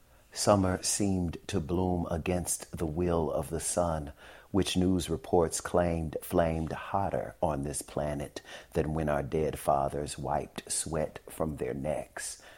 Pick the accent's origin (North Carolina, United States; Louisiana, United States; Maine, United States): Louisiana, United States; Shreveport; when I was a kid growing up in Shreveport, police would hassle us.